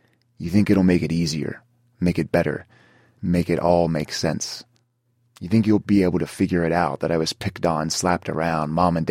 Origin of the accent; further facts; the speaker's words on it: West Virginia, United States; I mean, I grew up in a gun culture. I grew up in West Virginia in the South. My friends had guns. My family had guns. I mean, so I grew up around that culture.